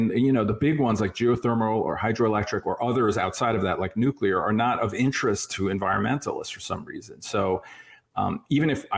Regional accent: New York, United States; where I grew up on Long Island, actually, there was a power plant they built, I think it was called Shoreham

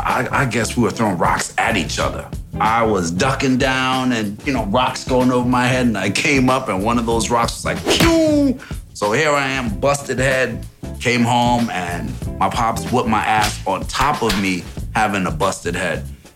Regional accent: Saint Andrew, Jamaica; I'm from Jamaica, St. Andrews. My father was a jeweler.

